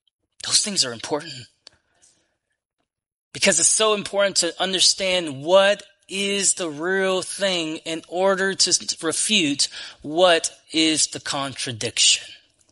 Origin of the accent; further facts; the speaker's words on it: Dulac, Louisiana, United States; I grew up in Dulac. So if that puts any picture in mind, I grew up in an area where drug abuse, sex abuse, alcoholism, and all these different things were rampant.